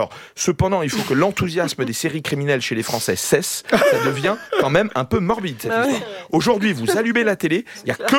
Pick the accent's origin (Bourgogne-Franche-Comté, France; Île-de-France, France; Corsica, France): Corsica, France; Je n'ai jamais fait de braquage, mais j'ai grandi en Corse.